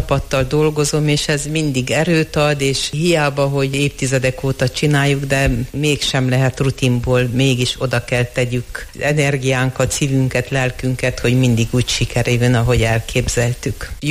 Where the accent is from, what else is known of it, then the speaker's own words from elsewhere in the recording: Sfântu Gheorghe, Covasna, Romania; az erdélyi származásom is hozzájárul ehhez, hiszen Sepsiszentgyörgyön születtem, ott nőttem fel, tehát ott azért még a hagyományok, az az egész népművészet része volt az életemnek